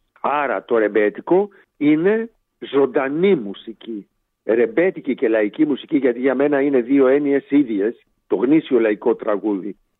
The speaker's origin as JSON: {"language": "Greek", "town": "Kokkinia", "region": "Attica", "country": "Greece", "tie": "born or raised there", "said": "Γεννήθηκα και μεγάλωσα στην Κοκκινιά."}